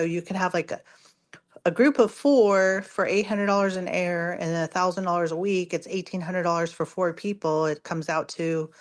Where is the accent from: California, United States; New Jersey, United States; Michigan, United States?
California, United States; because I'm from California.